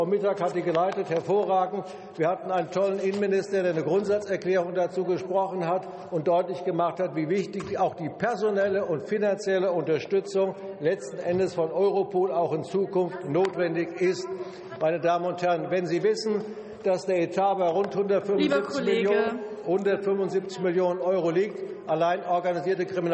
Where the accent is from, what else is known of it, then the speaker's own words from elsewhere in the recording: Wetzlar, Hesse, Germany; Bürgerinitiative namens Pro Polizei Wetzlar. Das ist meine Heimatstadt.